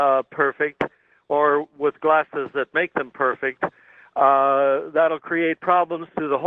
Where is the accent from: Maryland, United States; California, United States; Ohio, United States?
California, United States; Los Angeles; I'm from Los Angeles.